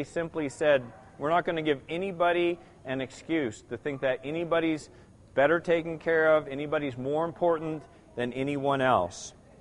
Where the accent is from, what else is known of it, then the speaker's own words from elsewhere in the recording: Israel; I grew up in Israel.